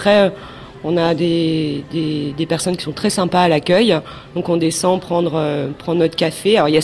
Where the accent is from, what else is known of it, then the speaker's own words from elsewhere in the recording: Toulon, Provence-Alpes-Côte d'Azur, France; Ouais, je viens de Toulon.